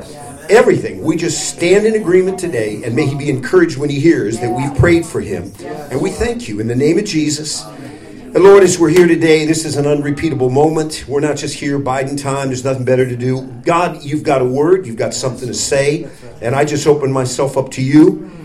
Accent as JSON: {"language": "English", "town": "Cleveland", "region": "Ohio", "country": "United States", "tie": "born or raised there", "said": "And I grew up in Cleveland, Ohio. And grew up in a family where we didn't have much."}